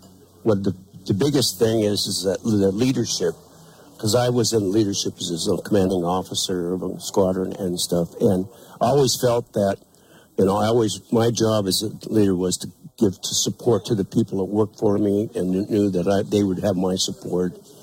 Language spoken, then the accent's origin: English; Montana, United States; Well, I was born and raised in the Flathead, graduated from Flathead County High School, 65